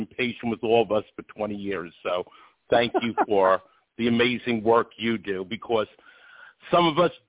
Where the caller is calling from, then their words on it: Rochester, New York, United States; I'm calling from Rochester, New York, where UFO sightings nearly doubled over the past few years